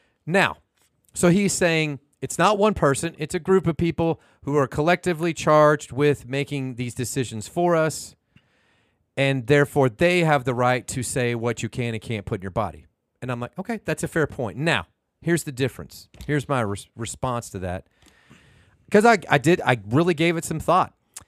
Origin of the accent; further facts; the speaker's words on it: United States; We were born here in America. This is the society that we were given birth to in.